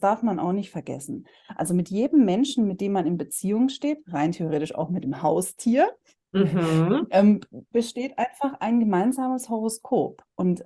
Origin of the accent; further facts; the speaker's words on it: Würzburg, Bavaria, Germany; Ich bin ursprünglich aus Würzburg.